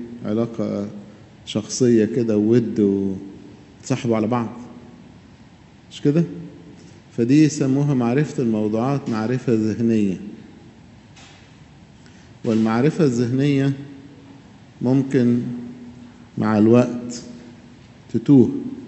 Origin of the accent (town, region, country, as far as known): Egypt